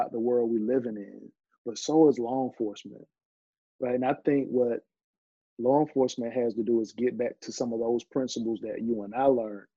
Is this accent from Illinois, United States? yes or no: no; East Point, Georgia, United States; So, you know, growing up in Atlanta, I grew up in a hotbed of artists. And I grew up in a suburban town right out, like on the southwest side of Atlanta. It was called East Point.